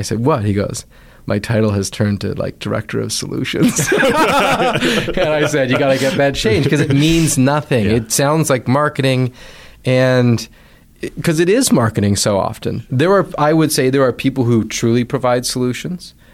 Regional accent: Canada; Again, I always say I'm Canadian. I'm not supporting the Canadian funds because I'm Canadian.

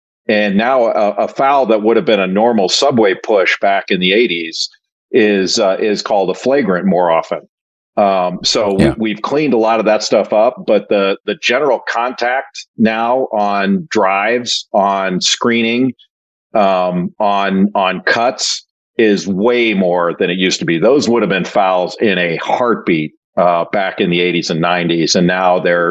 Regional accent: Los Angeles, California, United States; but I grew up in Los Angeles.

